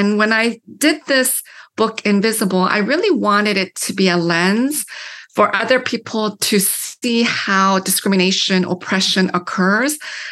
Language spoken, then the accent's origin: English; Canada; And I grew up in Canada and we never talked about racism in black and white terms. And then I moved here to start teaching